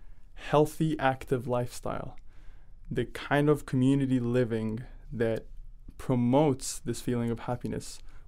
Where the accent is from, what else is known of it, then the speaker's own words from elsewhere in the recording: Cairo, Cairo Governorate, Egypt; now in Halifax, Canada; I grew up in Cairo, and then I moved to Halifax, which is really a study of contrasts.